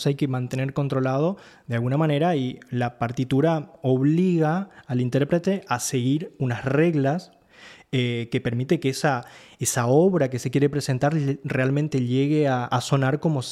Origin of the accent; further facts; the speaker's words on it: Misiones, Argentina; de donde vengo, de esa cuestión de Misiones es una tierra que mezcla muchas culturas, mucha diversidad, muchos animales, muchas flores, hay mucha fauna y flora en general